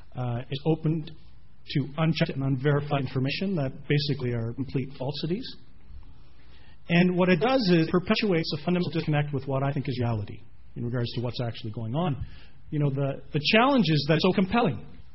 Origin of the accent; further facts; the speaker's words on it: Canada; even as a Canadian